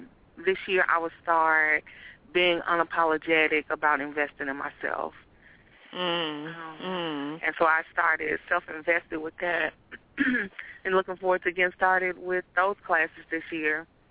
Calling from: Nashville, Tennessee, United States; Hey, Esther. Happy New Year. … calling from Nashville.

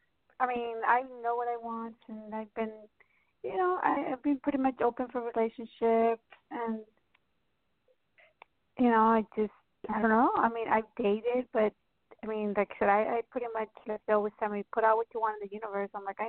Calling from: Texas, United States

